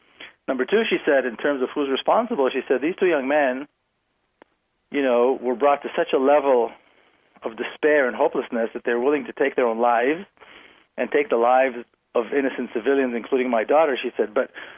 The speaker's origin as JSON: {"language": "English", "town": "Jerusalem", "region": "Jerusalem District", "country": "Israel", "tie": "born or raised there", "moved": "yes", "lives_now": "San Diego, United States", "said": "I was born and raised in Jerusalem, which is supposed to be a mixed city."}